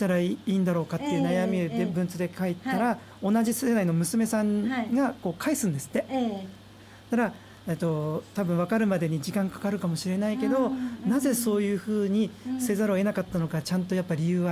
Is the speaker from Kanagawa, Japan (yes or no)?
yes; Yokohama, Kanagawa, Japan; 横浜はね、本当僕が横浜出身で